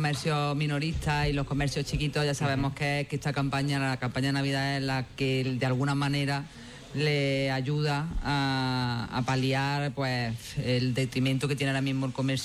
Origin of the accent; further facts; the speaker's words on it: Lucena, Andalusia, Spain; Vamos, yo es que, como verás, soy una enamorada de mi pueblo.